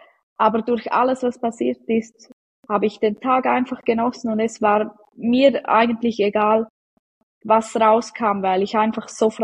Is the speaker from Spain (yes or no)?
no; Switzerland; ich komme aus der Schweiz